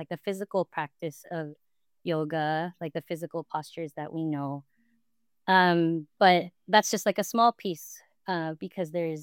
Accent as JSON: {"language": "English", "country": "Philippines", "said": "I think as a Pinay, as a Filipina, practicing yoga"}